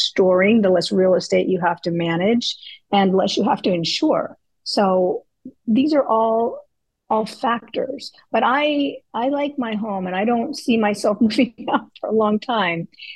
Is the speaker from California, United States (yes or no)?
yes; California, United States; I live in Central Florida, so it's about an hour and 15 minutes to either coast. And I grew up on the Southern California beaches.